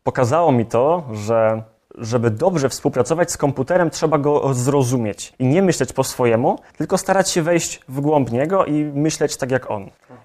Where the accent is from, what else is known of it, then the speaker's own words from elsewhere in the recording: Nowe Skalmierzyce, Greater Poland Voivodeship, Poland; Pochodzę z małej miejscowości niedaleko Kalisza, Nowe Skalmierzyce. Nie taka mała, ale jednak zdecydowanie mniejsza niż Kalisz.